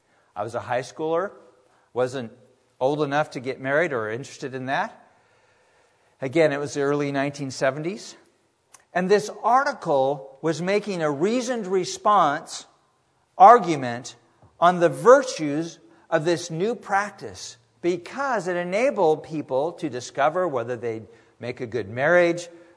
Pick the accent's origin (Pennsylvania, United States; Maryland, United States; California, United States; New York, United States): California, United States; I grew up in Central California, and we were trained which beaches had an undertow and which ones didn't.